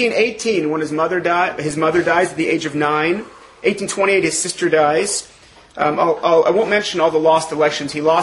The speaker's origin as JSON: {"language": "English", "country": "Canada", "tie": "born or raised there", "lives_now": "Israel", "said": "I grew up in Canada, and I now live in Eretz Yisrael. I hope you'll understand my English."}